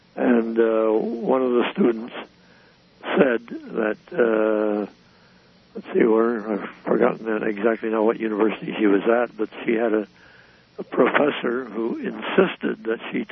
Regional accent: Salt Lake City, Utah, United States; I grew up in Salt Lake City. I went to West High.

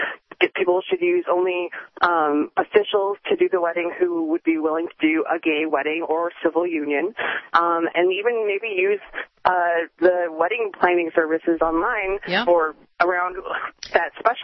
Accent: Montana, United States; I'm from Montana originally.

